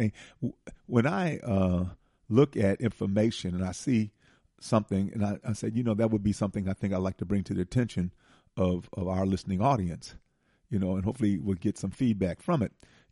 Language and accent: English; Milwaukee, Wisconsin, United States; because I'm from Milwaukee, I've talked about Milwaukee a number of times in terms of how bad it is you know.